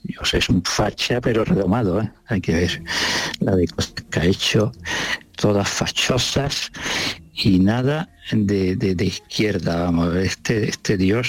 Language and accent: Spanish; Spain; soy muy español, sí. No sé por qué, me gusta España.